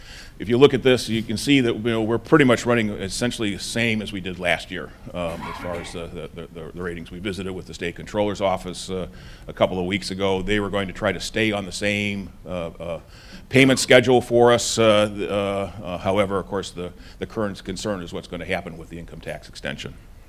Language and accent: English; Hinsdale, Illinois, United States; Governor Quinn and I go back to our Hinsdale days, when we grew up together in Hinsdale